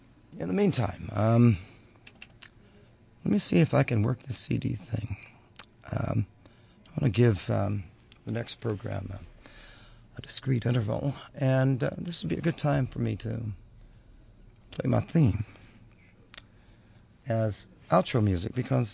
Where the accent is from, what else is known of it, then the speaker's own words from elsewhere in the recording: the South, United States; now in New York, United States; I am from the South. I've seen a different kind of racism than you know in New York. And I've seen the same kind of racism here in New York.